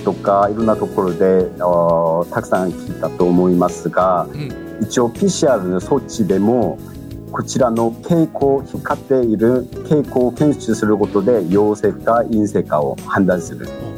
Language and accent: Japanese; South Korea; Japanese is a second language; 韓国の生まれです。韓国の出身です